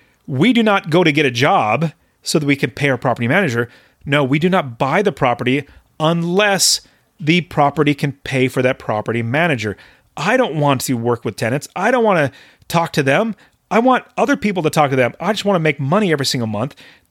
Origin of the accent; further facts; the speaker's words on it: West Coast, United States; I mean, I grew up on the West Coast.